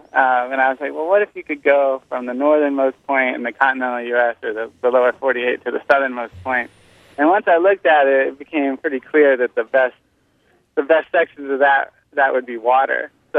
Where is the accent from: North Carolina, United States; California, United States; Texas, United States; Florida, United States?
Florida, United States; Tallahassee; I'm from Tallahassee, Florida.